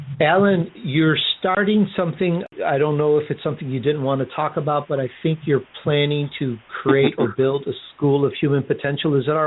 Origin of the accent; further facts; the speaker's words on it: Chicago, Illinois, United States; and I grew up in Chicago